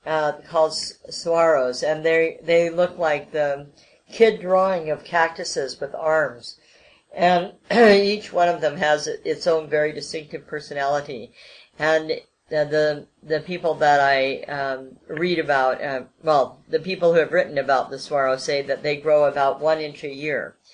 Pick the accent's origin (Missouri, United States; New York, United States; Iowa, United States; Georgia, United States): Iowa, United States; also born or lived in Colorado; I grew up in Iowa, where any seed that you put in the ground just grew this magnificent kind of jack-in-the-beanstalk kind of vegetable or fruit.